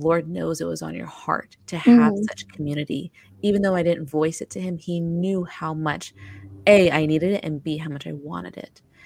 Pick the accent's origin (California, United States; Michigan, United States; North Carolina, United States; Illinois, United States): California, United States; now in Florida, United States; so I'm from California and I moved to mm-hmm. Florida a couple years ago.